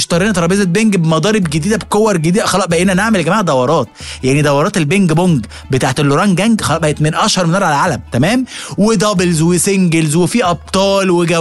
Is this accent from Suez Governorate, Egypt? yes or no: no; Alexandria, Alexandria Governorate, Egypt; now in Cairo, Egypt; انا كنت اسكندراني وعايش في القاهره، ولما نقلت القاهره سو هو ربنا اراد نقلت في التجمع